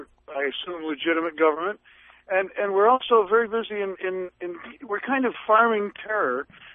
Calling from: Westbrook, United States; from Westbrook.

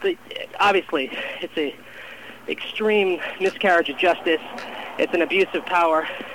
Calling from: New York, United States; I'm calling from Suffolk County, New York.

